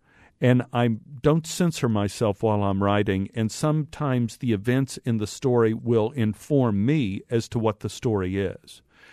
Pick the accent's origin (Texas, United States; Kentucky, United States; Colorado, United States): Texas, United States; For some reason, because of my accent and my Texas upbringing, I tend to shoot in the South